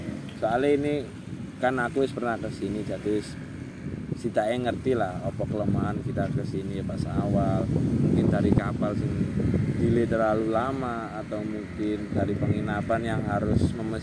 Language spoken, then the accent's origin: Indonesian; Java, Indonesia; accent: medok; Dan orangnya mungkin ya tahu ya kita dari Jawa, soalnya pas kita bicara katanya medok.